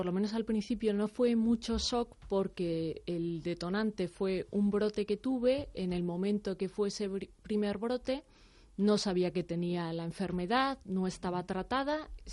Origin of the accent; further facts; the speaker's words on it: Bilbao, Basque Country, Spain; moved away as an adult; now in Madrid, Spain; Yo ya estaba en una asociación, soy de Bilbao y estaba en una asociación en Bilbao. Luego vine a trabajar a Madrid